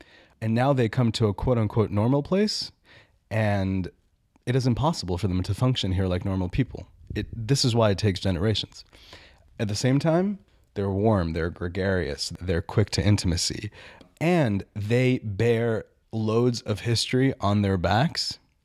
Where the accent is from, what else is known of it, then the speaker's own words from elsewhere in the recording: Minsk, Belarus; English is a second language; I'm from Minsk, the capital of Belarus